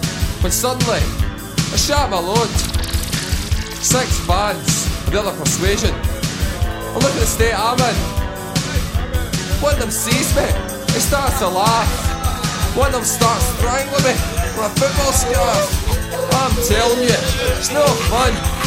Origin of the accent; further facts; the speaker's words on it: Glasgow, Scotland, United Kingdom; Up in Glasgow. Do you understand? I'm from Glasgow. I'm a Glasgow man.